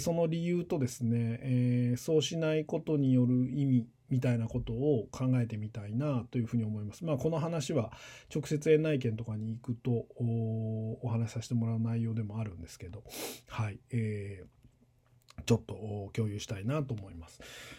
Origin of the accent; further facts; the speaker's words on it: Tokyo, Japan; 僕はあの東京で生まれ育っていて、あの10歳まではですね、多分父親の社宅なんだと思うんですけど、会社の社宅よくわかんないですけど、あの10歳まで、ある一軒家に住んでいたんですが